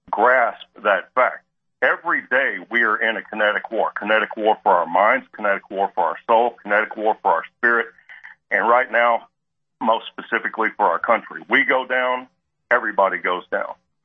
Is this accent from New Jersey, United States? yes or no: no; Dallas, Texas, United States; Cause I'm from Dallas.